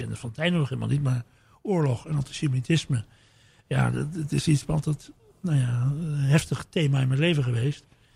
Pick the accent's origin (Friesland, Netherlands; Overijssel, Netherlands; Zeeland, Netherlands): Zeeland, Netherlands; also born or lived in Amsterdam; Ik ben Amsterdammer, net als Fontijn. Ben wel opgegroeid in Zeeland hoofdzakelijk.